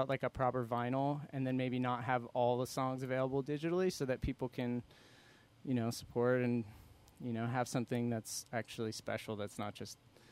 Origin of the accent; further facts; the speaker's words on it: California, United States; also born or lived in Cincinnati, United States / Chicagoland, United States; I was born in Cincinnati, Ohio, and then my parents moved us all around until I was 6, and we lived in California. We lived there until I was 14, and then we moved to the Chicagoland area.